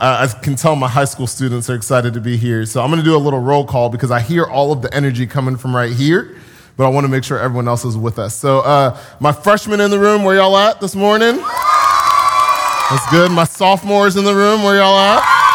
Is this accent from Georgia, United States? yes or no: yes; Atlanta, Georgia, United States; I'm from Atlanta, Georgia. I drove about 13 hours in the car to get here.